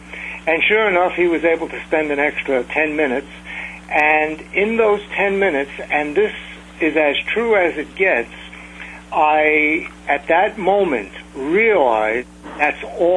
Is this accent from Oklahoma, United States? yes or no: no; Bronx, New York, United States; born there; I was born in the Bronx.